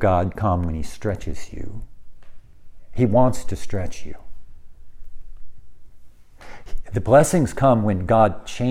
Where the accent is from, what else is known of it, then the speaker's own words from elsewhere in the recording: United States; But I'm an American.